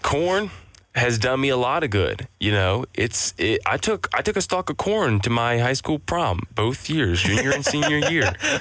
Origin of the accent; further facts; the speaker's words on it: Missouri, United States; I mean, I came from a farming community. I'm from Missouri.